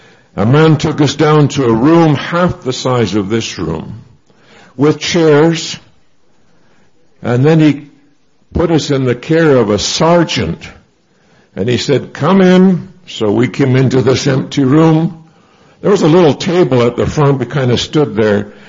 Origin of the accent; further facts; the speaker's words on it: Canada; I'm a Canadian citizen. I'm there as a resident alien